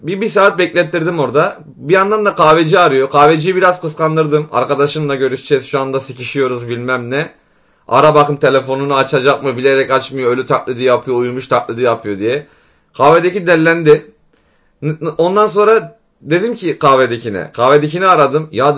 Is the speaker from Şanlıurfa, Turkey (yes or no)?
yes; Suruç, Şanlıurfa, Turkey; ben de Şanlıurfa Suruçluyum ha bu arada